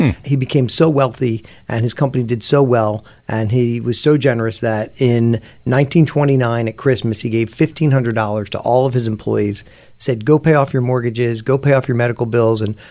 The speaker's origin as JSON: {"language": "English", "town": "Plymouth Meeting", "region": "Pennsylvania", "country": "United States", "tie": "born or raised there", "said": "Sure. I grew up in Plymouth Meeting."}